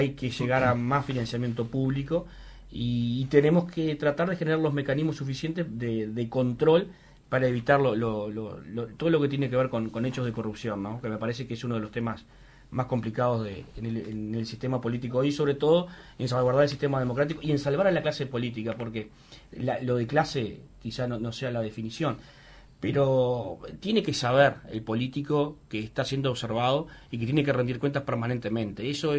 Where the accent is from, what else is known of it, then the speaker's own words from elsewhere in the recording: San Bautista, Canelones, Uruguay; also born or lived in San Ramón; Yo soy de San Bautista y nací en San Ramón.